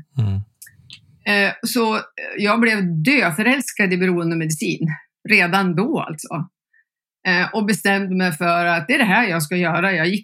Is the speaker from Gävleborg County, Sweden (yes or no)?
yes; Näsviken, Gävleborg County, Sweden; also born or lived in Stockholm; Född och uppväxt i Näsviken där jag bor. Har bott utomlands. Bott i Stockholm och jobbat på Karolinska.